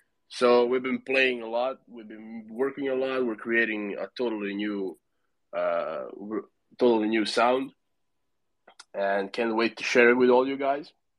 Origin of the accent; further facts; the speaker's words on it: Croatia; English is a second language; now in Italy; Basically, we're from Croatia, based in Italy.